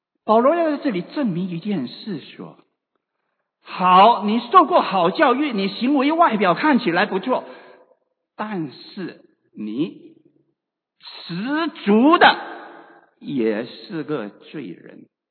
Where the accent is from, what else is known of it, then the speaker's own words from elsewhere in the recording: China; 特别是我们中国人来说，我们从小没有听过犹太人的律法